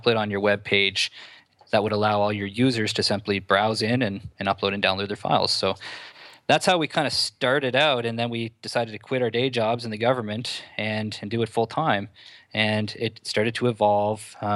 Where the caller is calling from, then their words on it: Ottawa, Ontario, Canada; I'm Skyping in from balmy Ottawa, Canada.